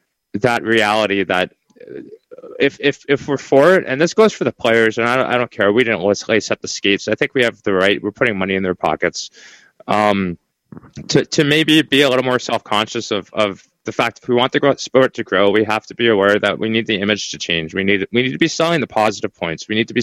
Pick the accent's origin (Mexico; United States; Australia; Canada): Canada; Yes, I am Canadian.